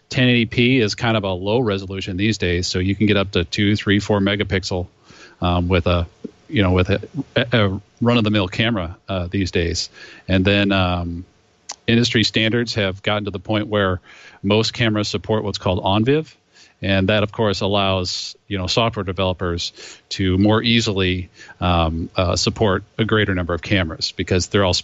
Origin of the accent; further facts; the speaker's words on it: St. Louis, Missouri, United States; I am from St. Louis, Missouri, metro area.